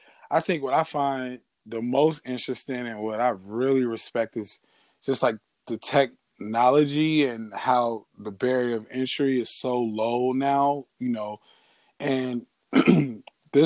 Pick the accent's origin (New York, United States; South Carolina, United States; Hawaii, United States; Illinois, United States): Illinois, United States; Chicago; also born or lived in Joliet; I grew up in Chicago. I was born in Chicago. I'm from Joliet, Illinois.